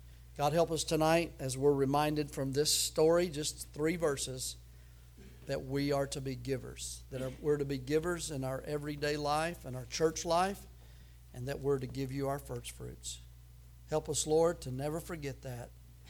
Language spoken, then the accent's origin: English; Tennessee, United States; No, I'm just from Tennessee.